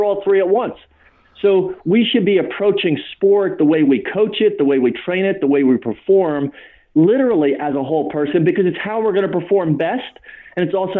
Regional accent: United States; And I'm thinking, I'm an American, you know.

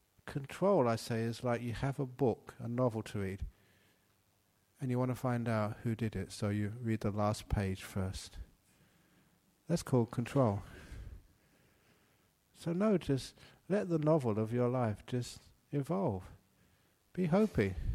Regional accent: Australia; I said, look, I'm an Australian monk.

